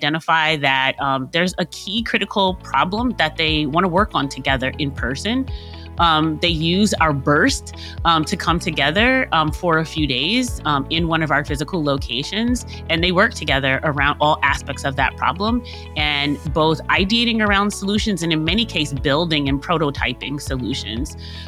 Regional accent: New York City, New York, United States; I'm a concrete jungle kid. I grew up in New York City.

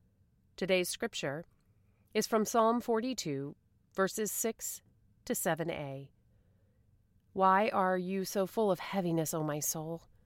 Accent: Uvalde, Texas, United States; at an elementary school in my hometown of Uvalde, Texas. I went to school there and walked every day to and from the elementary school.

